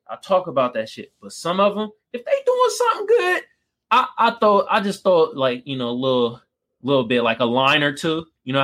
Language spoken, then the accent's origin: English; Oakland, California, United States; now in San Diego, United States; like I live in San Diego, but I'm from the Bay. I'm from Oakland and shit.